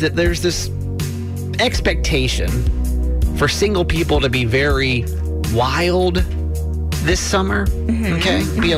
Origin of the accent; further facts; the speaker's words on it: Georgia, United States; And so I grew up in Georgia. I'm kind of used to this.